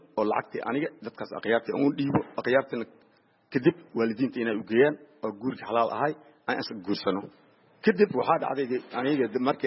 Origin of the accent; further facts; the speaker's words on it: Mogadishu, Banadir, Somalia; also born or lived in Lower Juba; markii ugu horeyso waxaan ku dhashay aniga jubada hoose waxaan ku soo barbaaray Muqdisho